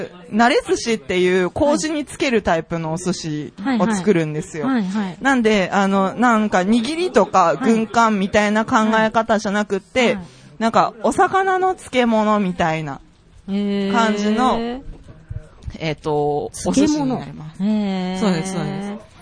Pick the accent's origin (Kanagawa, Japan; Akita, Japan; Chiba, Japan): Akita, Japan; 秋田県の出身ですね。